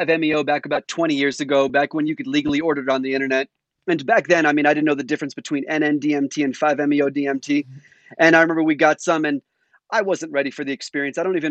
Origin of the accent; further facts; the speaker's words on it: Washington, District of Columbia, United States; But at the same time, I grew up in Washington, D.C. in the 80s and 90s.